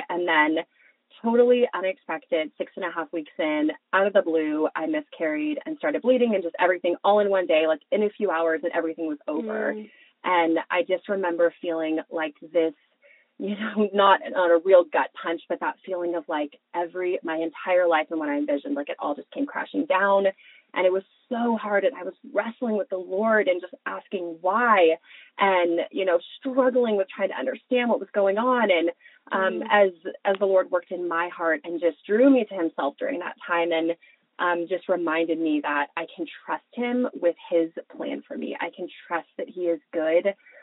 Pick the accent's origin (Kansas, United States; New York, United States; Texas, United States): Texas, United States; But yeah, born and raised in Texas, and then got married around 24. I've been married for about 8 years to my husband, Zach.